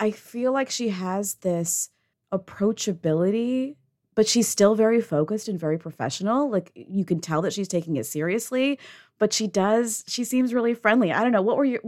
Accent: Midwest, United States; people kind of freaking out about it, but in a really friendly way, because we're from the Midwest.

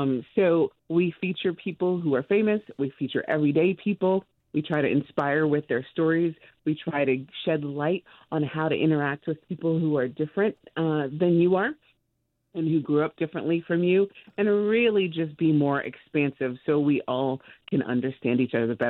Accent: Trinidad & Tobago; also born or lived in Costa Rica; I personally grew up on five continents in seven cultures.

